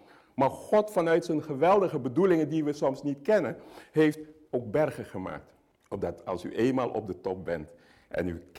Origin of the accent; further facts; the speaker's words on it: Suriname; Lieve mensen, ik zei u al, en dat ziet u ook, ik kom uit Suriname.